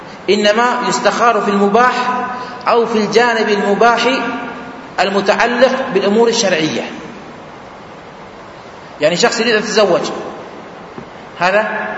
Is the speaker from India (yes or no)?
yes; India; من بلادي الهند